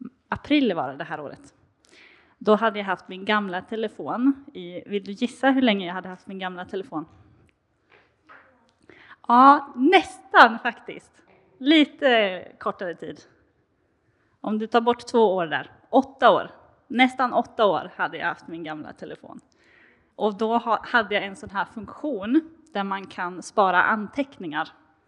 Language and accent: Swedish; Sollefteå, Västernorrland County, Sweden; also born or lived in Jönköping; jag kommer ursprungligen från Sollefteå. I Norrland.